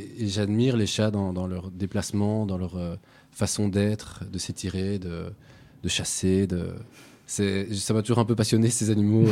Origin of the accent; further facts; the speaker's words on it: Belgium; C'est-à-dire que je suis belge, depuis toujours j'habitais en Belgique.